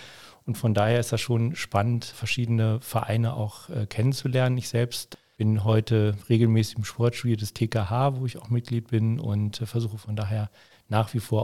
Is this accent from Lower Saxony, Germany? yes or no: yes; Hannover, Lower Saxony, Germany; also born or lived in Langenhagen; Ja, ich bin in Hannover geboren und bin die ersten 12 Jahre in Hannover, die nächsten 12 Jahre in Langenhagen aufgewachsen und seitdem wohne ich wieder in Hannover. Von daher in der Region Hannover fest verwurzelt und bin eigentlich nie hier richtig rausgekommen.